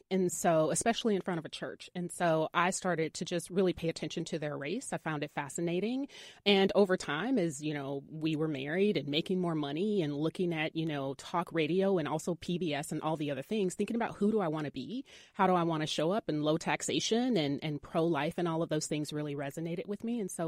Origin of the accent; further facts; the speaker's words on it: Mississippi, United States; It was the kids growing up in the country, making mud pies, building houses, exploring the bayous.